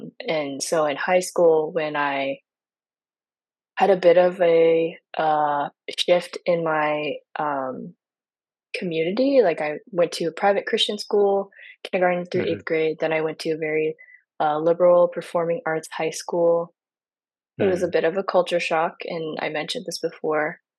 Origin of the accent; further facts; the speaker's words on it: United States; So I am Chinese American. My parents are not immigrants. My grandparents are. Mm-hmm. So my parents were raised in the States. I was raised in the States.